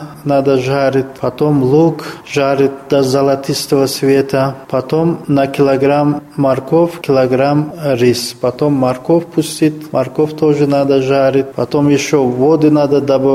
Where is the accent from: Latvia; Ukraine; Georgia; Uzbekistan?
Uzbekistan; Russian is a second language; now in Russia; Мы узбеки простой народ, и чуваши простой народ. Здесь живется нам хорошо, комфортно.